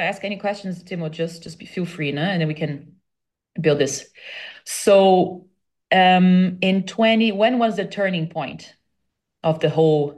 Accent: Brazil; I was away from Brazil, so it was very hard for me also to cope with that because I couldn't be together with her in presence.

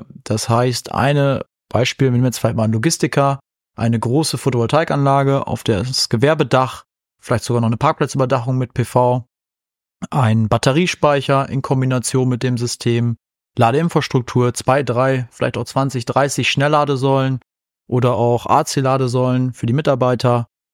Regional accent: Lingen, Lower Saxony, Germany; Ich komme eigentlich aus Lingen tatsächlich.

